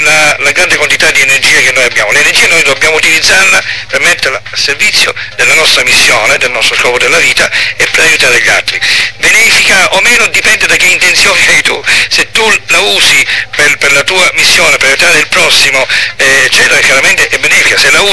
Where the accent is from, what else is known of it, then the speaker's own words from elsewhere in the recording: Syracuse, Sicily, Italy; io sono da Siracusa